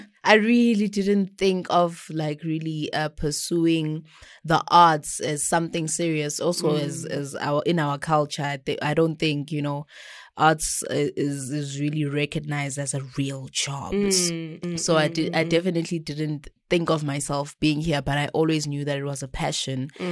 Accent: Ladysmith, KwaZulu-Natal, South Africa; also born or lived in Vryheid; I'm a 25-year-old lady all the way from KZN, Ladysmith, a small town in KZN. I was born in Vryheid. That's where my granny actually is. Mm. But I was raised in Ladysmith. And I'm a Ladysmith girly all my life until varsity.

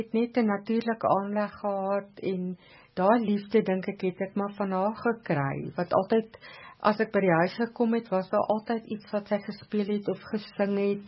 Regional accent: Swartwater, Limpopo, South Africa; ek is gebore en het groot geword op 'n klein plekkie Swartwater, dit is op die Oos-Botswana grens. En ek was daar in die laerskool gewees ook en toe ek hoërskool Pietersburg toe

